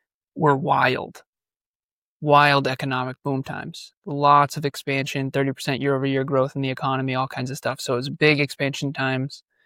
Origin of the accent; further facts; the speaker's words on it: Massachusetts, United States; So big Irish Catholic family, born and raised in Massachusetts.